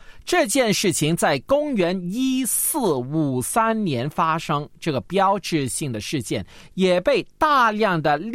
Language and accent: Chinese; China; 很少人知道我们中国人的成语唇亡齿寒嘛哈。